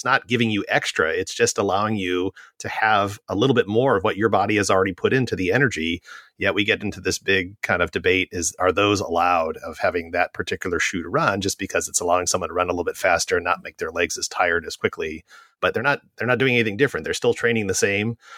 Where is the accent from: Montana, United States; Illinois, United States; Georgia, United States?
Illinois, United States; Chicago; I'm a Cubs fan because I came from Chicago.